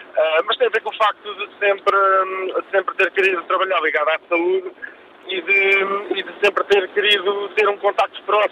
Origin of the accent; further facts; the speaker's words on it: Coimbra, Centro, Portugal; Nós somos de Coimbra.